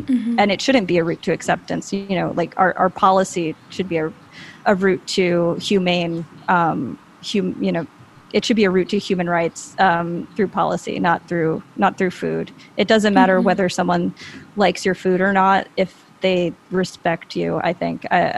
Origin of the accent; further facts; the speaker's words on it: Long Island, New York, United States; where I grew up on Long Island, it's like, yeah, like a person can deliver your food and you can think you're superior to them